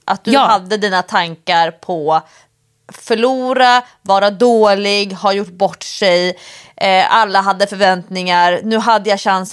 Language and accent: Swedish; Stockholm, Stockholm County, Sweden; hur det är att vara i Göteborg när man går som stockholmare